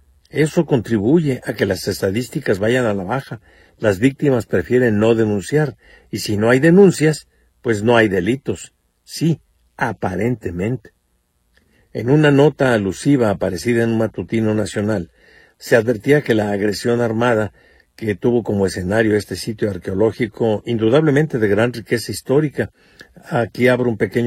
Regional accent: Mexico; nos afecta a nosotros como mexicanos la violencia que hay en nuestro país.

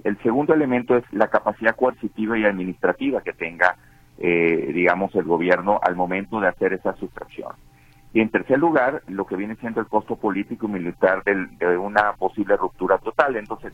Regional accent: Venezuela; moved away; yo soy de origen venezolano, mi infancia estuvo en Venezuela, era un país tremendamente rico.

